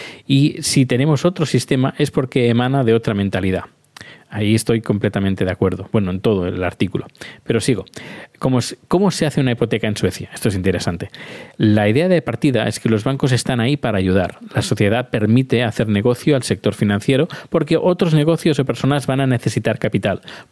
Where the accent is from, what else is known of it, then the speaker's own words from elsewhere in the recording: Terrassa, Catalonia, Spain; soy de Tarrasa, allá por los años 90